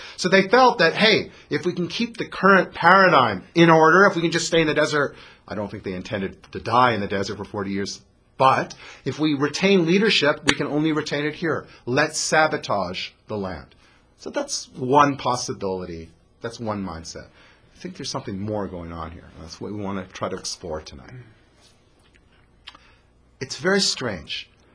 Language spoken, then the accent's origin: English; Canada; I'm Canadian.